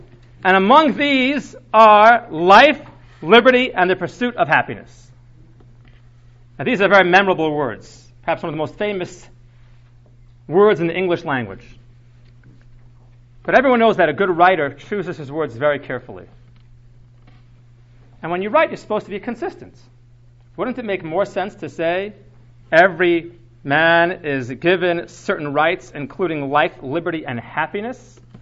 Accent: Toronto, Ontario, Canada; I grew up in Toronto, so we didn't discuss those kinds of things.

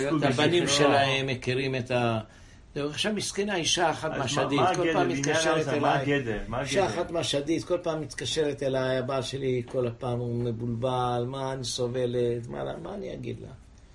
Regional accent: Odesa, Odesa Oblast, Ukraine; now in Israel; אני באתי מאודסה, רגע אחד, אודסה, יש שם היום חבדים.

